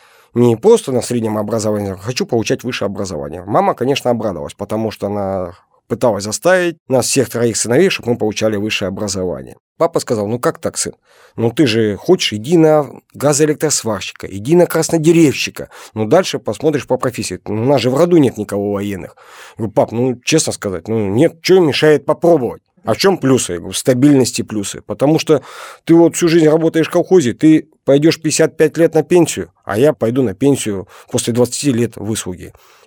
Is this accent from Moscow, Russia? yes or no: no; Omsk, Omsk Oblast, Russia; в родном городе, на другом конце города, поступить в Омский танковый инженерный институт.